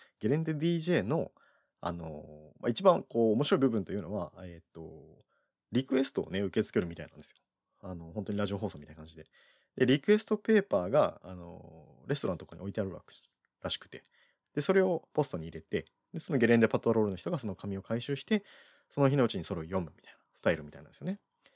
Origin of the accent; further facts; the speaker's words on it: Kyushu, Japan; 僕はもう九州出身なので、あんまないんですよね。正直やっぱ九州にスキー場って。